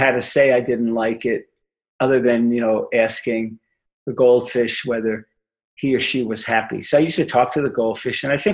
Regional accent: Brooklyn, New York, United States; and I grew up in Brooklyn, New York, or I guess I haven't grown up yet, but I was born in Brooklyn, New York

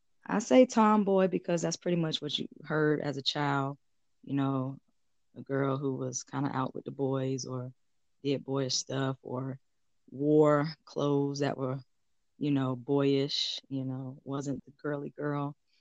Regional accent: Miami, Florida, United States; also born or lived in Augusta; I am from Miami originally, military brat. Ended up in a small city called Augusta, Georgia, and making my way to Charlotte, to the new city.

